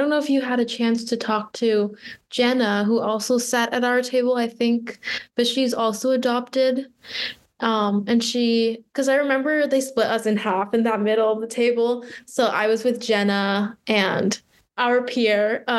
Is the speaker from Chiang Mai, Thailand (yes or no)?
no; Bangkok, Thailand; also born or lived in Bloomington, United States; I grew up in two places. So I grew up in Bloomington, but also in Thailand. So obviously back home in Thailand, we are the majority. So there isn't really like, race wasn't really something that I had on my mind when I was in Bangkok, Thailand.